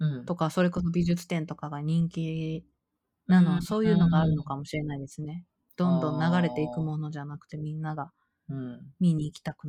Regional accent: Kyoto, Japan; 私はその、京都府、だが京都市ではない京都人なので

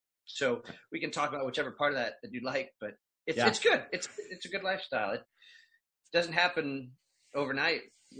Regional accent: United States; I only hire in the Philippines, and I'm not a Filipino, I'm American.

